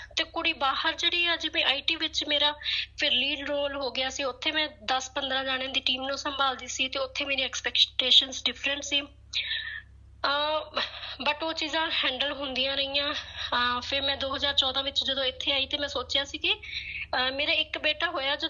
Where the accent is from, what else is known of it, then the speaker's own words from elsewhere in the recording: Tapali, Punjab, India; ਮੇਰਾ ਪਿੰਡ ਟਪਾਲੀ ਹੈ, ਜੋ ਬਠਿੰਡਾ ਵਿੱਚ ਆ, ਰਾਮਪੁਰਾ ਫੂਲ ਦੇ ਨੇੜੇ।